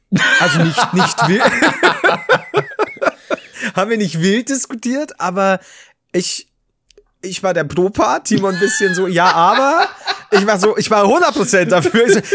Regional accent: Bavaria, Germany; Aber dann werde ich es auch so vorlesen, wie ich es mir als Bayer vorstelle.

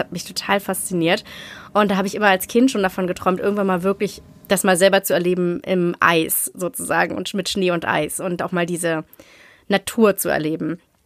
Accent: Lapland, Sweden; Genau, das bin ich aus Lappland.

